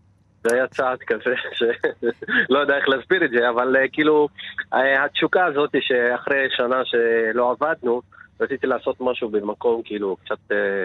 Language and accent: Hebrew; Northern District, Israel; ובכלל אני בא מהגליל, ואני מחבר את האוכל של הבית שגדלתי עליו מהגליל